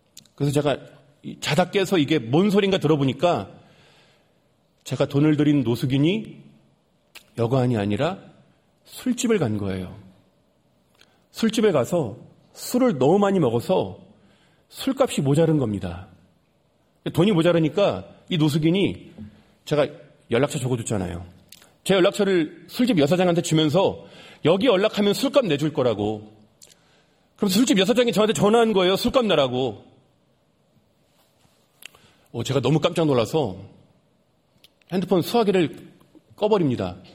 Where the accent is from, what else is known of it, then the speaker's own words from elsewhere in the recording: Chuncheon, Gangwon, South Korea; 제가 그 신학생 때 주말이면 제 고향 강원도 춘천에 내려가서 고향 교회에서 매주마다 봉사를 합니다.